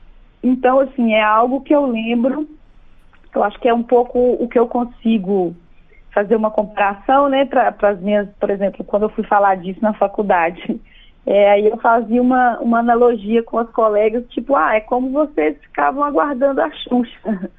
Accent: Minas Gerais, Brazil; Eu sou de uma cidade interior de Minas, e essa cidade pequena, eu ainda morava numa região rural dessa cidade pequena.

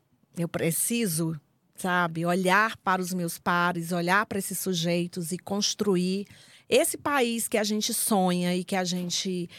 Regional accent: Solonópolis, Ceará, Brazil; Eu sou do município de Solonópolis, no interior do Ceará.

